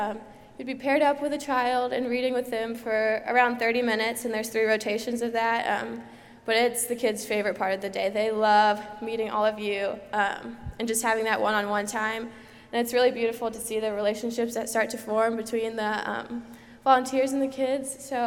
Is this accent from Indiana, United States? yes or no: yes; Indianapolis, Indiana, United States; I'm from Indianapolis, Indiana. I am currently attending school at Indiana University